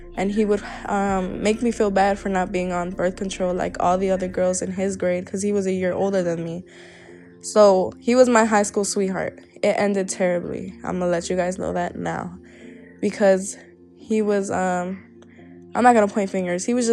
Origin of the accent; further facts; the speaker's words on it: Chicago, Illinois, United States; I'm from Chicago, Illinois. My parents are both Mexican. They came from Mexico about 1970s. Yeah, they met in Chicago. I grew up there in a very, very urban area